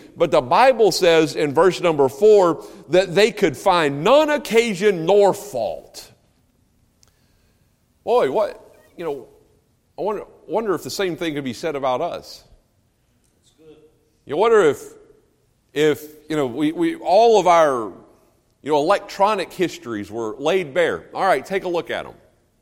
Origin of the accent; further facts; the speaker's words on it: United States; Now, I'm an American.